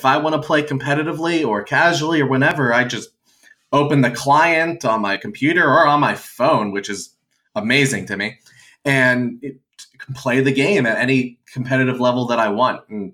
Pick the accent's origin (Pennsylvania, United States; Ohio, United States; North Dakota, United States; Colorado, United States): Pennsylvania, United States; Pittsburgh; We're from Pittsburgh here. It's P-I-X. That's how we pronounce it.